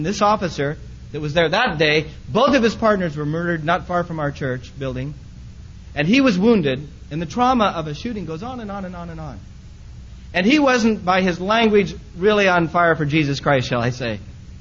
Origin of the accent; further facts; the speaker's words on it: Applegate, Oregon, United States; I'm from Oregon. I said, where? I said, Applegate.